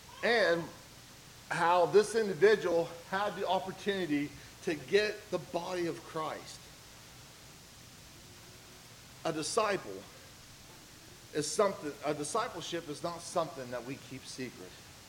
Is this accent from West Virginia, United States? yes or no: yes; Middlebourne, West Virginia, United States; I grew up in Middleburn, West Virginia, and I remember there was times that I wanted to go into Middleburn from Wick, West Virginia.